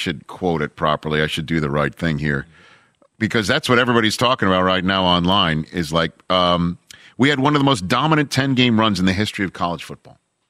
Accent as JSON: {"language": "English", "town": "Staten Island", "region": "New York", "country": "United States", "said": "I am from Staten Island."}